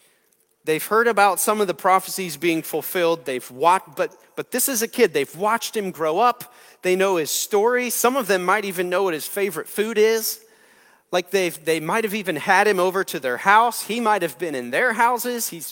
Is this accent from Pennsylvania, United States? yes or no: yes; Manheim, Pennsylvania, United States; Matt grew up back in my hometown of Mannheim, Pennsylvania.